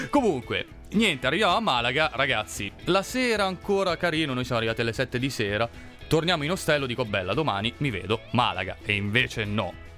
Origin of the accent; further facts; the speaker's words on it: Alessandria, Piedmont, Italy; Alessandria, geologicamente un buco, però va anche detto che le colline sono le colline del Monferrato, quindi tanto per cominciare, il Barbera, come si beve da noi, non si beve da nessun'altra parte.